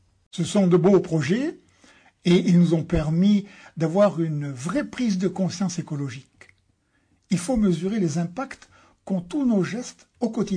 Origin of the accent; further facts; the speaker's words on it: Conakry, Guinea; now in France; je suis en France depuis le mois de janvier. Je viens de Conakry, en Guinée.